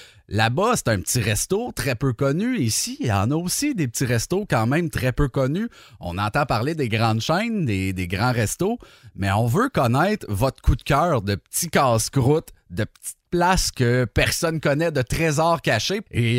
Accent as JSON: {"language": "French", "town": "Coaticook", "region": "Quebec", "country": "Canada", "said": "je viens de Quaticook"}